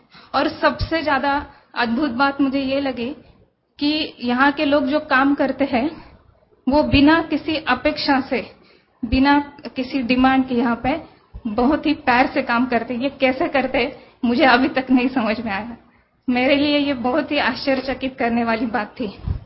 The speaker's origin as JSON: {"language": "Hindi", "town": "Pune", "region": "Maharashtra", "country": "India", "said": "पुणे से आई हूँ। 12 साल से मैं एज अ गायनेकोलॉजिस्ट पुणे में प्रैक्टिस कर रही हूँ।"}